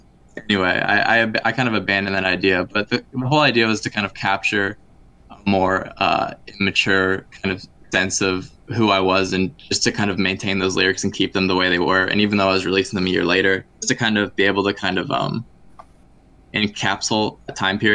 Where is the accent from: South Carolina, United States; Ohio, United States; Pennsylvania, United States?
Ohio, United States; about wanting to leave my hometown. Because, like, Ohio's fine.